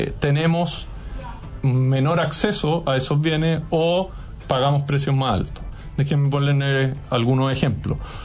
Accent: Chile; Y nosotros como chilenos dejamos de tener la posibilidad de consumir esos bienes

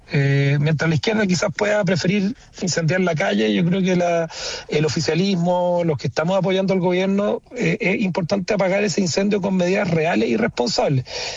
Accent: Chile; a pesar de los momentos de dificultad que muchas veces nos toca vivir como chilenos

